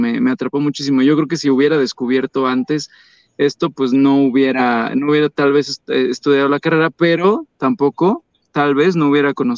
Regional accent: Tijuana, Baja California, Mexico; also born or lived in Metepec; Yo inclusive ni siquiera vivía en Metepec, yo vivía en Tijuana. O sea, sí soy de Metepec, pero vivía todavía más lejos, ¿no? Estuve prácticamente mi niñez, mi adolescencia estuve en Tijuana. Regreso a estudiar la carrera

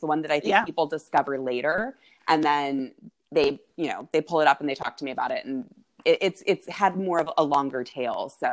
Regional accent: New York, United States; And I'm a New Yorker

